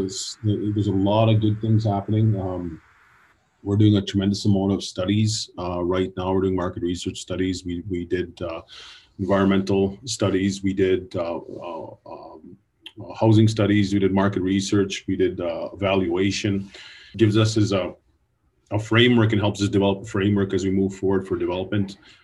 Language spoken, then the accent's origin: English; Peguis First Nation, Manitoba, Canada; I'm the CEO of Treaty One Development Corporation, and I'm proudly from the Peguis First Nation.